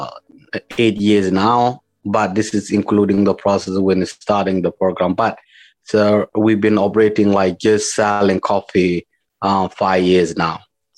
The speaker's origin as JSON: {"language": "English", "country": "South Sudan", "also_born_or_lived": "Ethiopia", "second_language": "English", "said": "I'm originally from South Sudan, which currently I am now."}